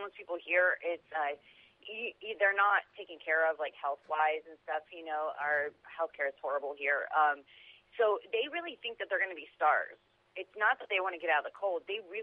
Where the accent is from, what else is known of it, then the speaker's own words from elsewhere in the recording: Miami, Florida, United States; now in Los Angeles, United States; And I grew up in Miami. I left my whole family and everything.